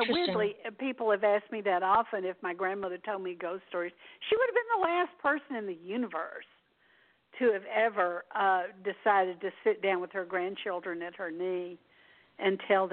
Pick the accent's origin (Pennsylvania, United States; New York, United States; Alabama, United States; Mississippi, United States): Mississippi, United States; now in Texas, United States; I was raised in Mississippi, but my mother was from Texas.